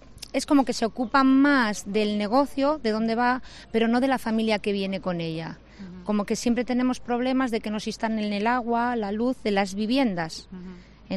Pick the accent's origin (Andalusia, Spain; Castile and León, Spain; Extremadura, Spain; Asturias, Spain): Castile and León, Spain; León; yo soy de León, mi marido es de Madrid, lo conocí en Marín